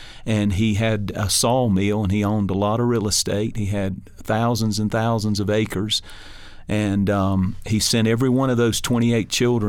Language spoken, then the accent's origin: English; North Carolina, United States; You know, I'm from Eastern North Carolina. I lived in a cornfield. My parents lived there for a while.